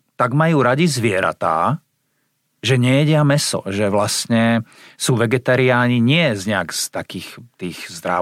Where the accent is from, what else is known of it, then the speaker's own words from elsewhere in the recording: Malacky, Bratislava Region, Slovakia; ja som dlho ako detské leta mal len doma v Malackách na kúpalisku, lebo my sme boli strašne chudobná rodina.